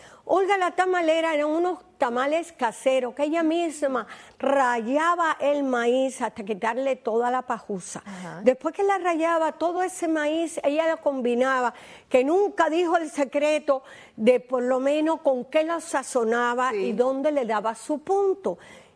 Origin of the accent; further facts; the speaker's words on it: Santiago de las Vegas, Havana, Cuba; lo enterraron en Santiago de las Vegas, en mi pueblo